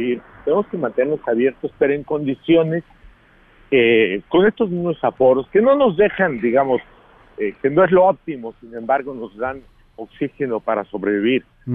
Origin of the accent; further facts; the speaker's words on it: Mexico; somos mexicanos, tenemos familiares, hijos, hermanos, queremos cuidar la salud de los mexicanos